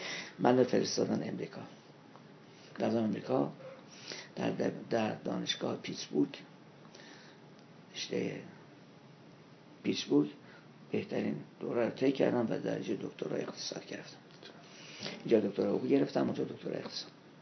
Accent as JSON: {"language": "Persian", "region": "Qazvin", "country": "Iran", "tie": "born or raised there", "said": "بعد در یه خانواده ثروتمند دنیا آمدم من، چون معمولا گاهی اوقات میگن در خانواده فقیر و مسائل من، یه خانواده ثروتمند دنیا آمدم. هیچ وقت مشکل معاش نداشتم، بازرگان بود پدرم. دوره دبستان رو یکی از بهترین دبستان‌های قزوین انجام دادم."}